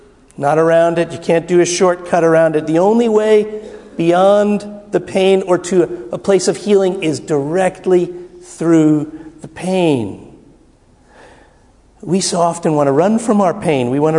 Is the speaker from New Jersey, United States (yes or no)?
yes; New Jersey, United States; When I grew up in the Methodist Church in New Jersey, it was all about the palms.